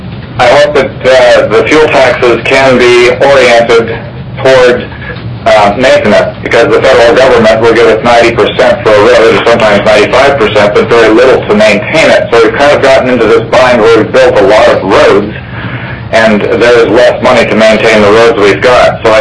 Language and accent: English; Lazy Mountain, Alaska, United States; I'm from Lazy Mountain outside of Palmer.